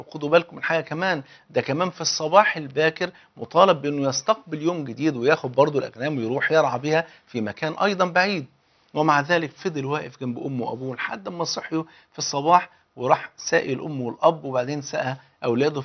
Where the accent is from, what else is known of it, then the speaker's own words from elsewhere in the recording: Egypt; حتى المثل عندنا في مصر يقول لك اللي بيته من إزاز ما يحدفش ناس بالطوب